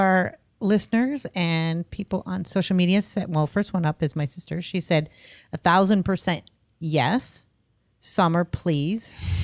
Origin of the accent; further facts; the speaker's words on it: Michigan, United States; maybe because I was raised in Michigan, but I love like snow falling around Christmas time